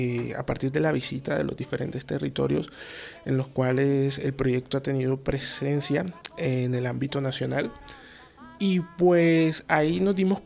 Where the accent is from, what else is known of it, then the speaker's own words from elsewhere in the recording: Barranquilla, Atlántico, Colombia; yo crecí en Barranquilla